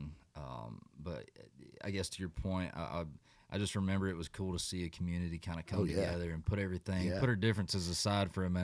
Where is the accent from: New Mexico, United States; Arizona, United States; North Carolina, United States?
North Carolina, United States; And so we're like 45 minutes west of Asheville. So there was some flooding in my hometown that was pretty gnarly.